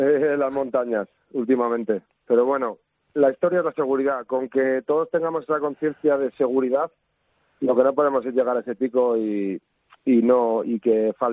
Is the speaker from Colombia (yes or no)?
no; Madrid, Community of Madrid, Spain; estamos aquí en Madrid, que yo soy de Madrid